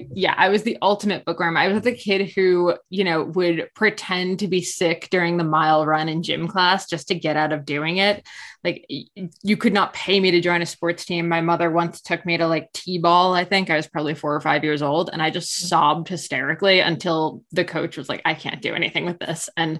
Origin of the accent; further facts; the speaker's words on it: New Jersey, United States; now in Ontario, California, United States; I'm from New Jersey. So like grew up with, you know, the Jersey Shore as my, not my stomping ground, but like I was very aware of it.